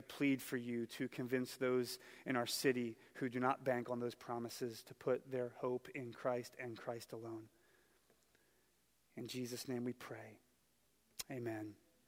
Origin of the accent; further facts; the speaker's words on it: Philadelphia, Pennsylvania, United States; I was catechized for 5 years at Holy Innocence Parish, where I grew up in Juniata Park.